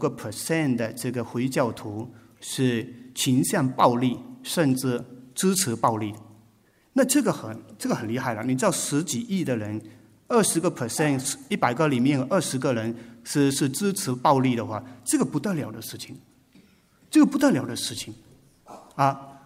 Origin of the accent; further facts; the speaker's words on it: Malaysia; also born or lived in Africa; 我们是马来西亚长大，马来西亚很多回教徒，我们在非洲十几年时间都跟回教徒在一起